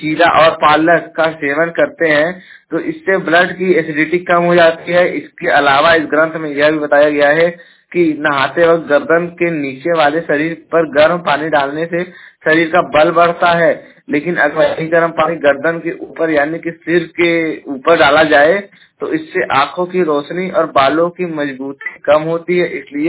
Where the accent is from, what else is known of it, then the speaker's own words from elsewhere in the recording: Uttar Pradesh, India; और मैं उत्तर प्रदेश के जौनपुर जिले का निवासी हूँ